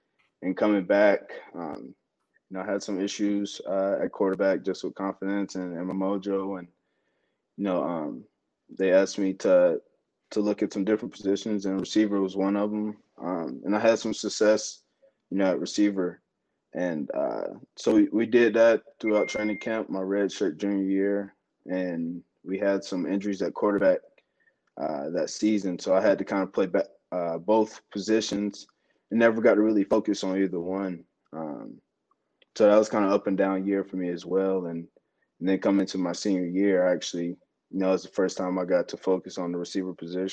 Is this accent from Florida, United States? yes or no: no; North Carolina, United States; And Duke was actually in my hometown, so kind of wanted to get away, and Wake Forest is the best option.